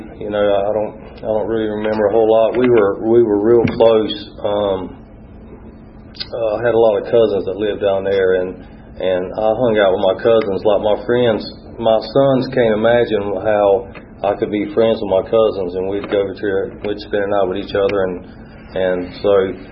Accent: Georgia, United States; I'm from South Georgia in the flatlands

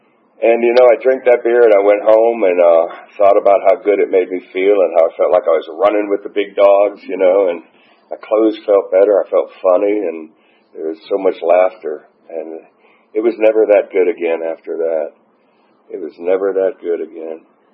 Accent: Atlanta, Georgia, United States; also born or lived in Florida; And I was born here in Atlanta, 1957, at Piedmont Hospital.

